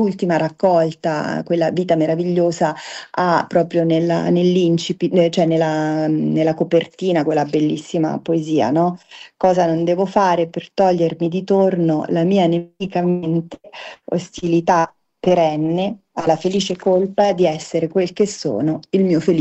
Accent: Narni, Umbria, Italy; io da Umbra, da Narnese, comunque da Umbra

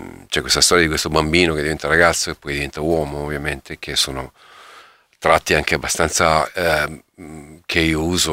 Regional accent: Upper Adriatic, Italy; nato e cresciuto sull'Alto Adriatico, e che sogna e che di diventare poi un musicista

